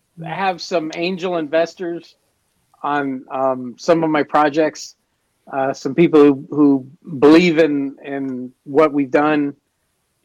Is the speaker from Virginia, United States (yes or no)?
no; Berkeley, California, United States; I grew up in Berkeley.